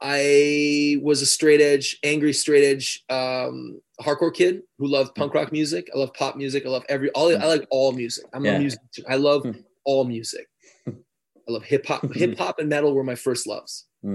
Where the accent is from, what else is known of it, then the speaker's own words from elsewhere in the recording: Montreal, Quebec, Canada; now in Toronto, Canada; am 41. I've lived an amazing life so far. I'm still alive. And I'm from Montreal originally. And I live here in Toronto right now, Toronto, Canada.